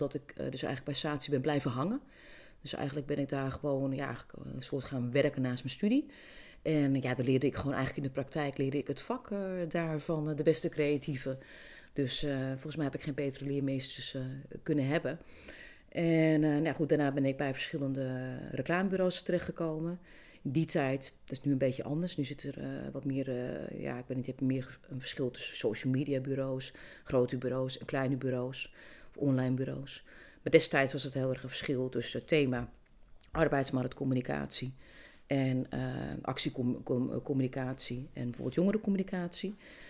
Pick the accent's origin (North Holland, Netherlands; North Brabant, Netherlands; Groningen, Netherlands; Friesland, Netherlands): North Holland, Netherlands; ik ben dus Kaapverdiaans-Nederlands en opgegroeid in een West-Friese dorpje. Geboren in Hoorn in het ziekenhuis.